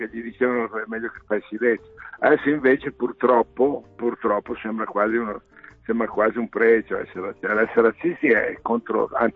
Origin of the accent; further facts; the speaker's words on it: Milan, Lombardy, Italy; È chiaro che io sono milanese